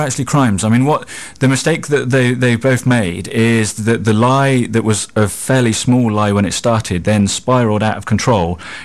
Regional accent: United Kingdom; because I'm a British politician

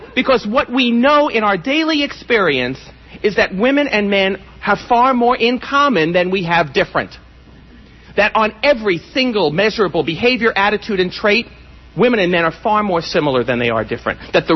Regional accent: San Francisco, California, United States; what was then my hometown newspaper, the San Francisco Chronicle

